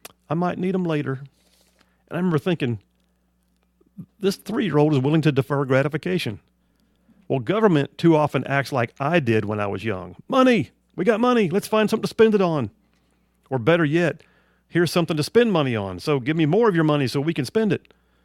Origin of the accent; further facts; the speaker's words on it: Huntsville, Alabama, United States; When I was a kid growing up in South Huntsville, everybody knew the gas was cheaper across the Tennessee River Bridge.